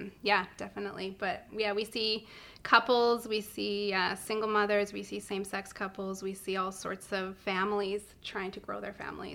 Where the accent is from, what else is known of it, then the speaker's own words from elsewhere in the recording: West Kelowna, British Columbia, Canada; growing up in West Kelowna and now living in the Rutland area, I see a whole new area of Kelowna.